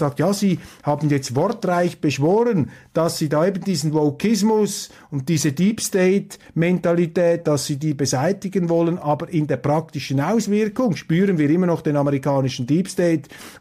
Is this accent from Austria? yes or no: no; Switzerland; da staune ich jetzt etwas als Schweizer